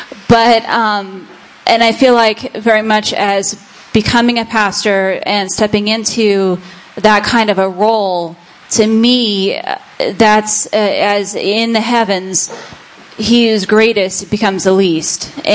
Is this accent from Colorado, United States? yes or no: yes; Arvada, Colorado, United States; also born or lived in New York; I was born and raised in Arvada, went to Arvada West High School.